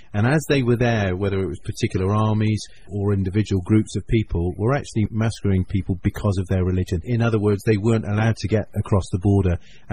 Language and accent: English; England, United Kingdom; I was growing up in England, but both of my parents are Anglo-Indian, and they came to the UK during the time of partition